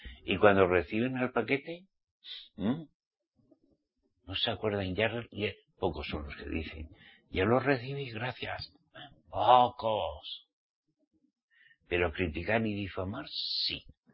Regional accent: Spain; born there; Hoy en día me ha tocado … español. Español porque nací en España. Pero israelita redimido por la sangre de Yahshua, mi ciudad Daní y mi patria es Jerusalén celestial.

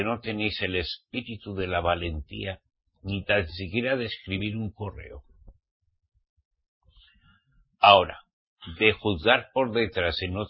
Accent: Spain; Como español

